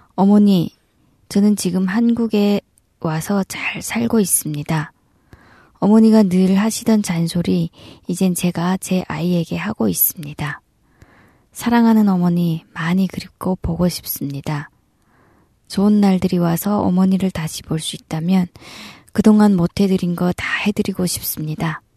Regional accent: Musan, North Hamgyong, North Korea; moved away as an adult; now in South Korea; 저는 무산에서 10년 전에 탈북한 … 지금은 한국에서 가정을 꾸리고 잘 살고 있습니다.

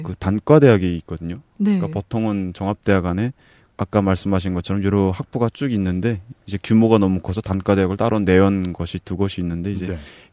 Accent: Pyongyang, North Korea; moved away as an adult; now in South Korea; 저는 평양에서 태어나서 이제 평양에서 한 20대 초반까지 살다가 그다음에 이제 뭐 기회가 돼서 외국으로 유학을 나갔습니다.

